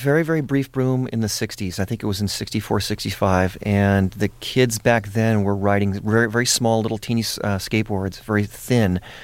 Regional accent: Los Angeles, California, United States; Well, we grew up in West Los Angeles in an area which is basically South Santa Monica, Ocean Park, and North Venice.

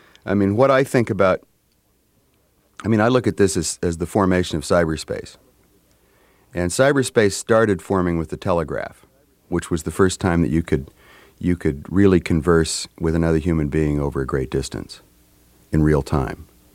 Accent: Wyoming, United States; I come from the Wyoming frontier. I mean, really, very recently settled part of the North American continent. My great uncle was the first white man to spend a winter in the Upper Green River Basin, and not that long ago. So Pinedale, Wyoming, is still

